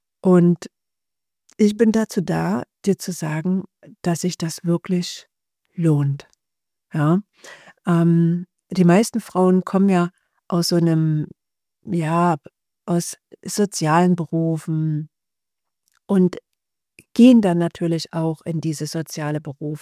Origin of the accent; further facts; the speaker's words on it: East Germany, Germany; Ich komme ja aus der DDR.